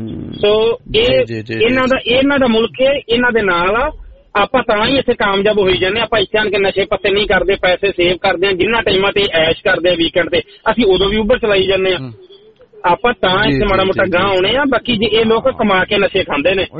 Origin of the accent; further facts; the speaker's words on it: Punjab, India; Makhu area ਜੀ, ਮਖੂ ਦੇ ਕੋਲ ਮੇਰਾ ਪਿੰਡ ਆ